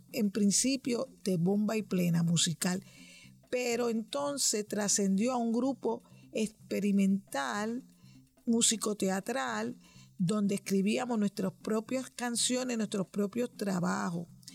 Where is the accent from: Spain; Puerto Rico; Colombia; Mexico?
Puerto Rico; San Juan; now in United States; Nací en un barrio en Puerto Rico que se llama Río Piedras, que forma parte de San Juan. Me crié en muchos residenciales públicos, lo que aquí le llaman proyectos. Vengo de clase trabajadora